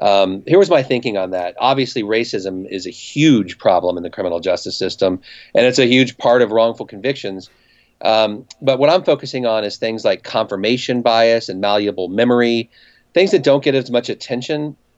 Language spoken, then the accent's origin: English; Cincinnati, Ohio, United States; I'm from Cincinnati, and so the next year I got a job at the University of Cincinnati Law School